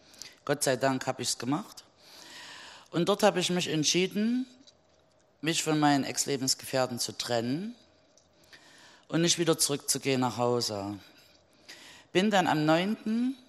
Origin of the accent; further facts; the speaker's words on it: Saxony, Germany; now in Marienberg, Germany; Ich komme ursprünglich aus dem Raum Leipzig und wohne aber jetzt schon 2 Jahre in meiner eigenen Wohnung in Marienberg.